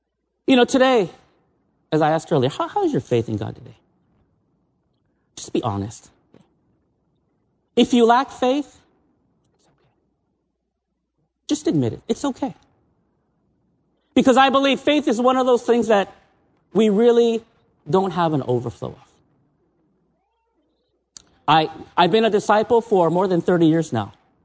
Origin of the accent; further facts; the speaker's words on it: United States; now in Japan; I'm American. I grew up in the U.S., but I've been in Japan for almost 30 years.